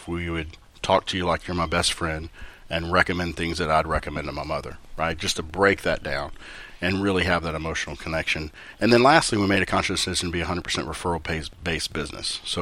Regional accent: Port Arthur, Texas, United States; So I grew up in Port Arthur, Texas, came up to college in Denton and attended the University of North Texas.

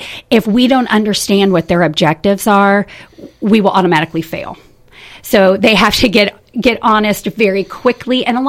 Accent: Kentucky, United States; born there; also born or lived in Indiana; I was born in Kentucky, so between my Kentucky roots and going to school in Indiana

